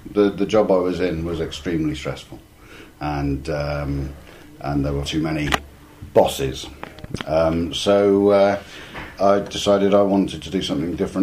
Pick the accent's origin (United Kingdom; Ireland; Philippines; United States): United Kingdom; Swindon, South West England; I'm from Swindon, Wiltshire